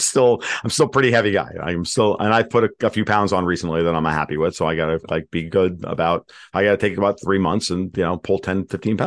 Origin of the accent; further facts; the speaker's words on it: United States; But again, I'm an American